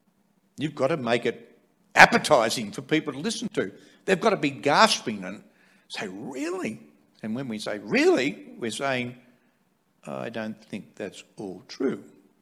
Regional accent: Australia; even just being an Australian

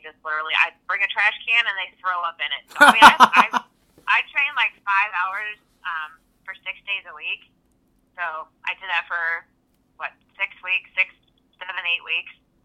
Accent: Canton, Ohio, United States; I grew up in Canton, Ohio, and now I currently train in New Philly.

